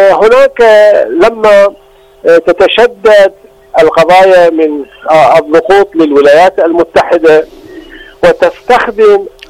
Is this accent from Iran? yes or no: yes; Iran; Arabic is a second language; في البلد، بلدنا إيران